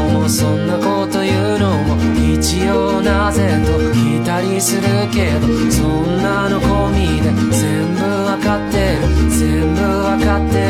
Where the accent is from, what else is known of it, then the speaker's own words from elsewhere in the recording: Mudanjiang, Heilongjiang, China; 我小的时候在牡丹江的这个叫法叫香波，我们叫香波，因为我们是东北人，所以儿化音就比较重。